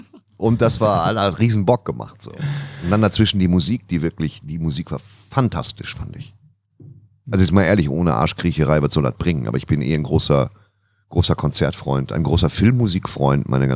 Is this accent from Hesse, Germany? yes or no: no; North Rhine-Westphalia, Germany; Gott sei Dank komme ich aus dem Ruhrgebiet, da waren es nur 4.